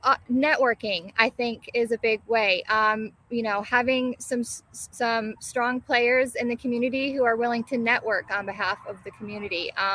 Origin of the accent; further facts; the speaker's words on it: Muskegon Heights, Michigan, United States; No, I am from Muskegon Heights.